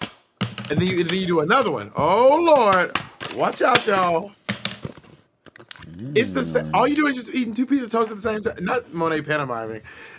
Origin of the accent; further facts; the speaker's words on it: the South, United States; Being that I am from the South, I saw it.